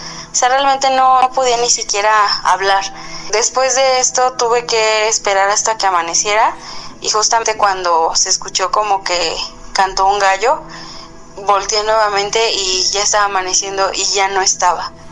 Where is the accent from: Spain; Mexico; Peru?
Mexico; Querétaro; soy del estado de Querétaro.